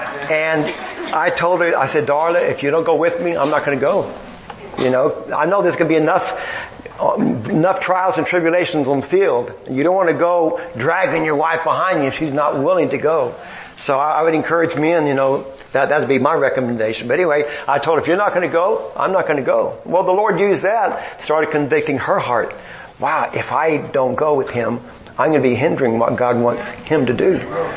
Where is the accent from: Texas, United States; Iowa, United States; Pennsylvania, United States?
Texas, United States; San Antonio; I grew up in San Antonio just like her and never took language, never studied, never thought, why do I need it, you know?